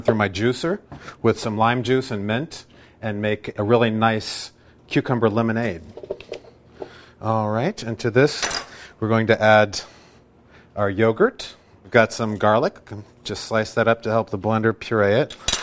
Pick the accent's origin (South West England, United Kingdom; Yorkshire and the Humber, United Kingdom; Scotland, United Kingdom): Scotland, United Kingdom; I'm a Scotsman.